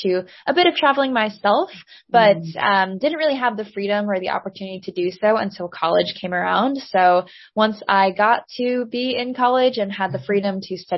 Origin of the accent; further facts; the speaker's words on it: New Jersey, United States; Yeah, so I grew up in New Jersey, really kind of in the shadow of the city of New York.